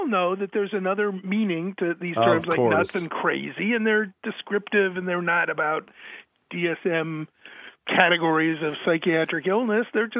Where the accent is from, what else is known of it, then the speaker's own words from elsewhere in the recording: Boston, Massachusetts, United States; I kind of think of when I travel around, if I said I was from Boston, people say, oh, great city.